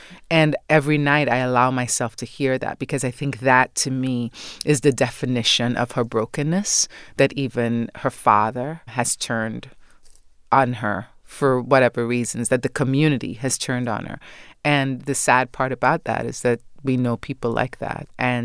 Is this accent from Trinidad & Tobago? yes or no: yes; Trinidad & Tobago; And or in my case, I'm from Trinidad, so your mother curry, the curry from Trinidad.